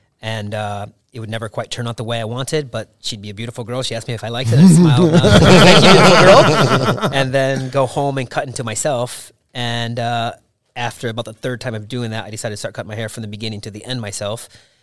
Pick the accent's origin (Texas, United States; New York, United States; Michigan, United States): Michigan, United States; From Michigan. Made in the Philippines, born in Michigan.